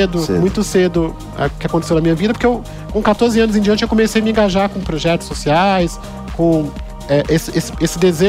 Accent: São Paulo, Brazil; eu nasci e sou da favela de Paraisópolis, filho de uma mulher surda muda

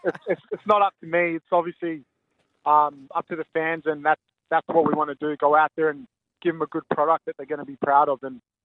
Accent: Perth, Western Australia, Australia; also born or lived in Ethiopia; moved over to Perth when I was six. Dad got a job out here, and pretty much Perth been home ever since.

